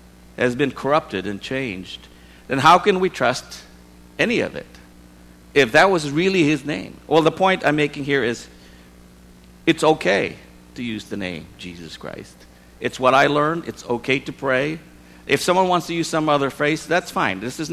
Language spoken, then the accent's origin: English; Philippines; English is a second language; So I'm Filipino.